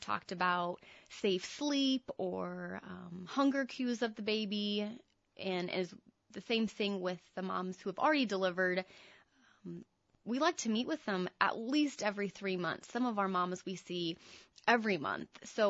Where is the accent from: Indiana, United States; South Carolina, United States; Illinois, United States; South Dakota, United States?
Indiana, United States; Well, I'm originally from Indiana, and so I did my undergrad at Indiana University and then did my master's at Ball State.